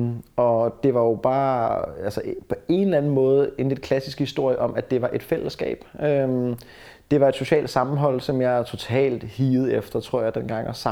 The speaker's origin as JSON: {"language": "Danish", "town": "Bornholm", "region": "Capital Region of Denmark", "country": "Denmark", "tie": "born or raised there", "said": "Jeg voksede op på Bornholm. Det var bare mig og min mor."}